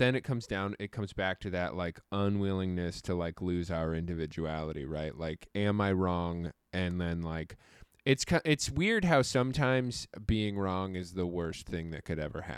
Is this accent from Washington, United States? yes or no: yes; Seattle, Washington, United States; I grew up in Seattle. We didn't have sports in the 80s.